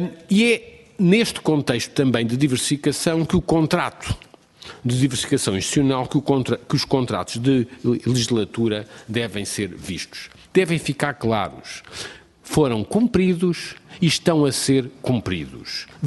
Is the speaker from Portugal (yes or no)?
yes; Portugal